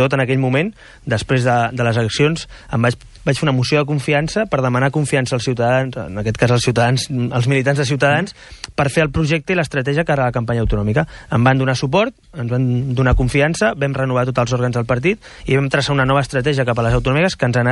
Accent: Catalonia, Spain; I jo crec que molts catalans ni som catalanistes ni espanyolistes. Simplement som catalans, som espanyols

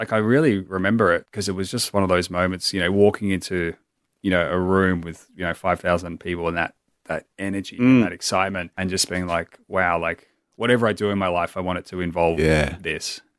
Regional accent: Eaglemont, Victoria, Australia; also born or lived in Heidelberg; growing up in Eaglemont and Heidelberg, we joined the local Freezer group in McLeod.

